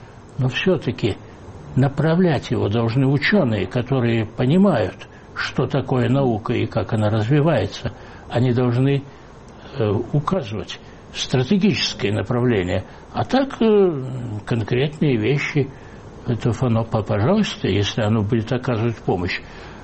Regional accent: Georgia; родился и вырос в Грузии. Я представляю себе, как это.

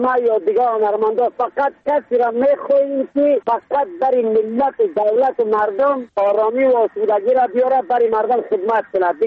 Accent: Badakhshan, Afghanistan; چون خودم پامیری استم، از پامیری بدخشان افغانستان هستم

